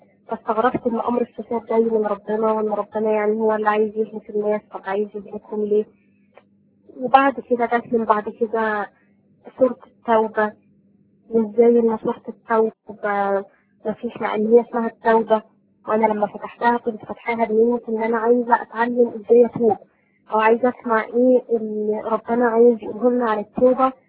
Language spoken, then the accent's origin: Arabic; Egypt; أنا الخلفية بتاعتي طبعا أسرة مسلمة، وواضح طبعا من اللهجة إن إحنا مصريين. الأسرة بتاعتي ما كانتش متدينة أوي ولا كانت بتفرض علينا أي شكل من أشكال التدين،